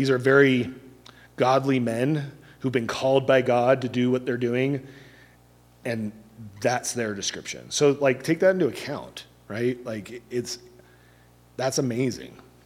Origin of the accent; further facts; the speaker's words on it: California, United States; also born or lived in Hawaii; Where I grew up in California, didn't see them at all. Luckily, I lived in Hawaii for a lot.